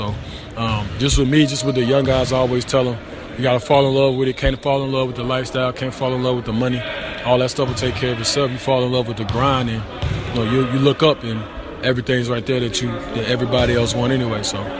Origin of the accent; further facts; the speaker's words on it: Charlotte, North Carolina, United States; I'm from Charlotte, North Carolina, West Charlotte, North Carolina. I went to Charlotte Latin High School, went to Georgia Tech.